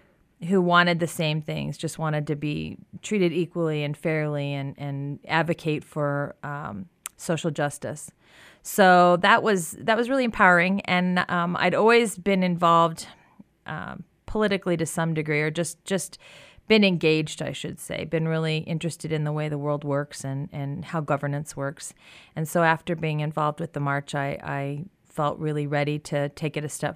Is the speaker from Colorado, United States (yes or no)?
yes; Colorado, United States; I grew up in Colorado. I was born in Colorado and grew up in Jefferson County, North Jefferson County, actually.